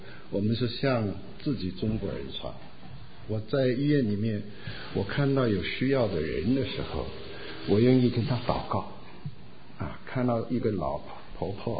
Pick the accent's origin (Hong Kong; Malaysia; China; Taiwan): Malaysia; 我是说我从马来西亚来